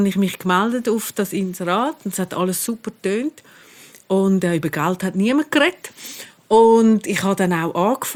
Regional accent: Zurich, Switzerland; ich bin hier in Zürich aufgewachsen, in der Schule, in Oberstrasse. Und habe auch hier in Zürich studiert, also Linguistik und Publizistik.

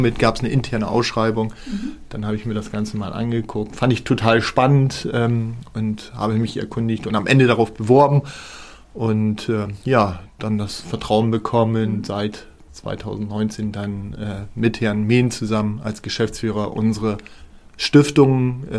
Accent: Saarland, Germany; moved away as an adult; also born or lived in Friesoythe; now in Oldenburg, Germany; Genau, also geboren bin ich in Friseute, ich bin aber aufgewachsen im Saarland. Ich bin gebürtiger Saarländer und dort habe ich bis zum Jahre 2011 gelebt und bin dann nach Oldenburg gezogen, habe hier ein Haus erworben und lebe seit 10 Jahren nun hier in der Stadt Oldenburg.

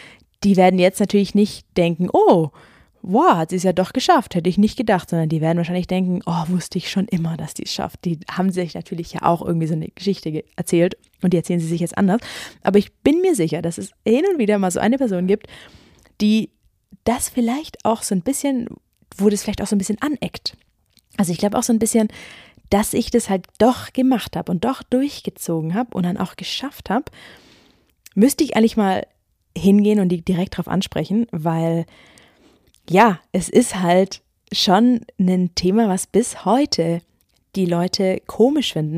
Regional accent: Ulm, Baden-Württemberg, Germany; ich bin aufgewachsen in Ulm. Ich sage immer, das ist eine kleine Stadt. So klein ist die Stadt am Ende doch nicht, aber es ist doch so von der Mentalität her halt Kleinstadt.

